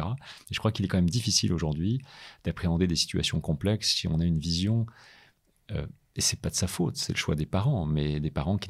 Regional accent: Grand Est, France; Moi, je viens de Lorraine. Je suis né durant la crise industrielle, en fait, dans la Lorraine. Donc, des mines de fer, de la sidérurgie qui était en crise, etc.

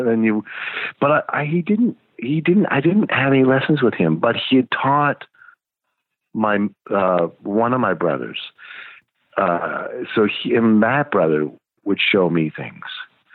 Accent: Ontario, Canada; now in Toronto, Canada; I grew up in northern Canada, northern Ontario, in a little town that no one's ever heard of it.

